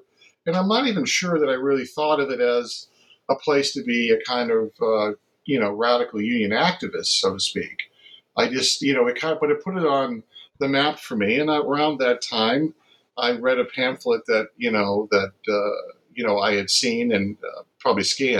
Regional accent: Massachusetts, United States; I'm 60 now, so my background's getting longer. I grew up in Massachusetts

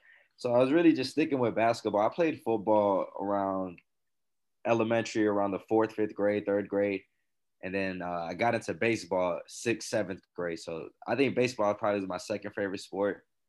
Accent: Federal Way, Washington, United States; So I grew up in Federal Way, Washington.

